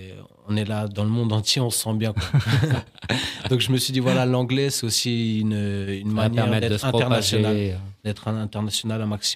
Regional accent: France; born there; je suis chilien de mon père, français de par ma mère. Je suis né en France, mais je me suis toujours senti sans frontières

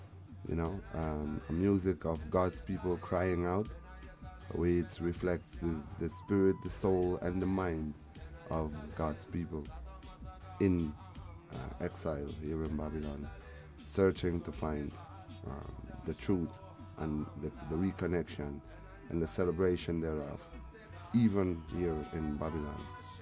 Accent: Amsterdam, North Holland, Netherlands; English is a second language; I come from the Netherlands. I live in the city, the capital, Amsterdam. My mother is Dutch and my father comes from Suriname, you know, South America area. And I grew up in Amsterdam all my life.

